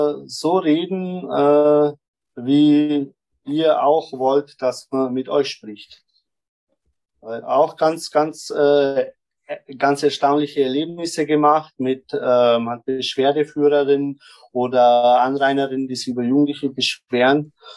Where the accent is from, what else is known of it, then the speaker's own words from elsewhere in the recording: Germany; now in Vienna, Austria; Ich komme aus Deutschland hierher